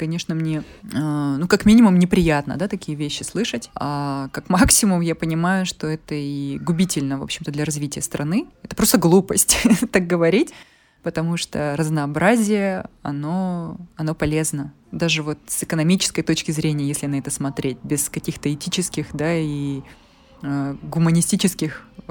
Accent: Washington, United States; Я приехала из Вашингтона

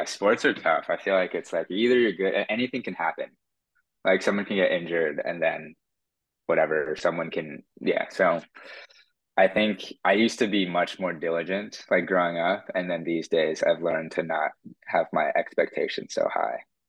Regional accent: California, United States; I'm from the Bay Area, so

